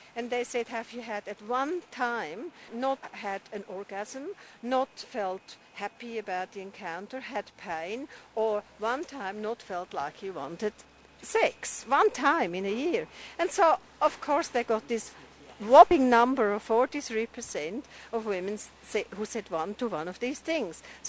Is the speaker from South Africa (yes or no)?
no; Switzerland; I'm from Switzerland